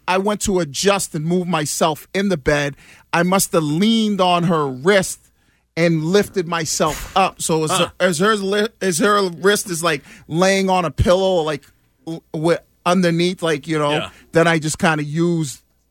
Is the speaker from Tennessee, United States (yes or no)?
no; Boston, Massachusetts, United States; I'm from East Boston, so I'm not like trying to.